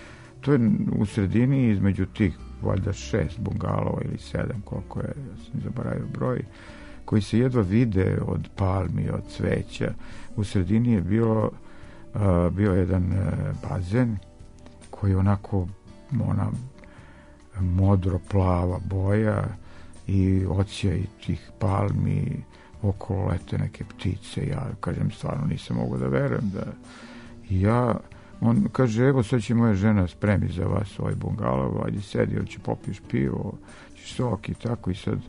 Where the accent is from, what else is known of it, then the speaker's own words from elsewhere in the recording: Serbia; mi smo iz Srbije.